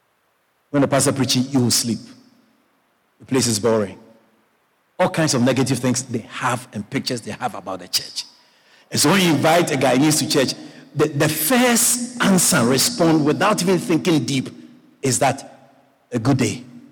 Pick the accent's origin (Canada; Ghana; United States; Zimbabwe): Ghana; Marlon here went to where I came from. I come from Ghana, West Africa.